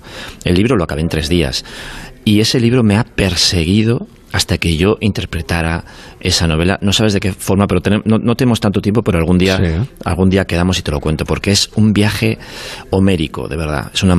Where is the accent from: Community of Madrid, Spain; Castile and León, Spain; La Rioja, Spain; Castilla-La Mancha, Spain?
La Rioja, Spain; yo que soy español de La Rioja, baja.